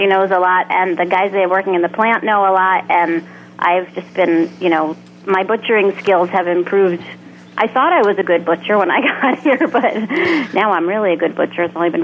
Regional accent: New York, United States; I'm from New York.

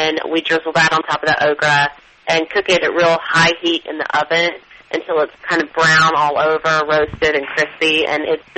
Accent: Louisiana, United States; I'm from Louisiana.

